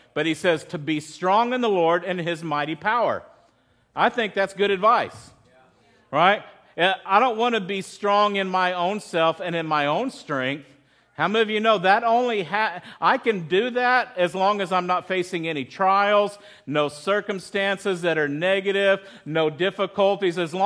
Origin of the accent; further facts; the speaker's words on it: Texas, United States; And like I grew up in West Texas and there were thorns everywhere.